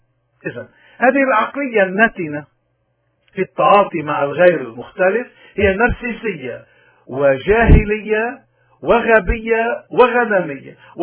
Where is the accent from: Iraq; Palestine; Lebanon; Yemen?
Lebanon; إذا نحن كلبنانيين كشعب، هل ممكن الخلاص نحن لوطننا يجي عن طريق مجموعة مثل مجموعة عون